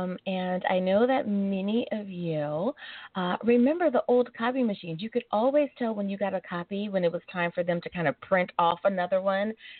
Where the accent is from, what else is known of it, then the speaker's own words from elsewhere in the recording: United States; of course, my home country coming in at number 1 is the great United States of America.